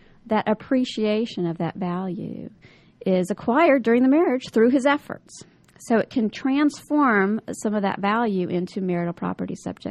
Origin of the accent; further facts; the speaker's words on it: California, United States; well, and I was raised in California, and it's a lot different there